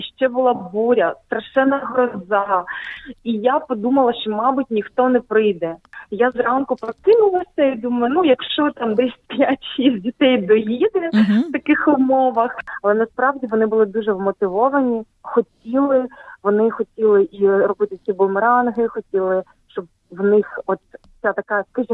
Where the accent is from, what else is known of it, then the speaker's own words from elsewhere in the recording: Chernihiv Oblast, Ukraine; moved away as an adult; now in Australia; Я виросла в Чернігівській області, в маленькому містечку. В Австралії 2.5 роки.